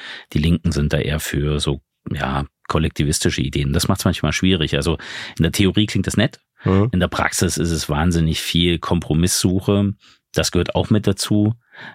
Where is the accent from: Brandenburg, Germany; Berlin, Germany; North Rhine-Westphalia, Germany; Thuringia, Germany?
Thuringia, Germany; Wenn man gebürtiger Thüringer ist, wenn es seine Heimat ist